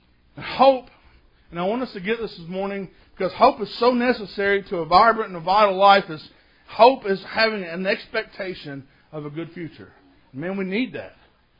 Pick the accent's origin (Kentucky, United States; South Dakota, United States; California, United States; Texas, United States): Kentucky, United States; Morehead; Where I grew up in Moorhead, there's a lake there called Cave Run Lake.